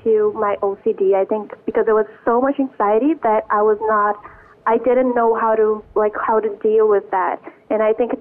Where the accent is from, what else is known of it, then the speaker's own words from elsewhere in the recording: Brazil; So I'm from Brazil. I'm 26 now.